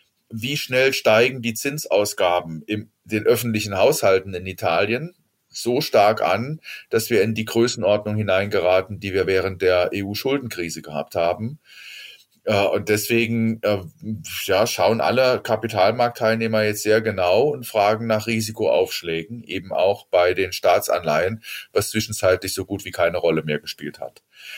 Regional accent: Saarland, Germany; Naja, also für mich war das ein Déjà-vu als Saarländer

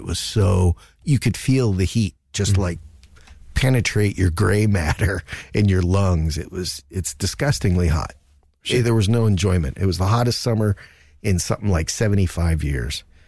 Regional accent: New Jersey, United States; now in Stockholm, Sweden; You know, I grew up in Jersey. And so all my Christmases were white. And, of course, you know, typically they're white here in Stockholm.

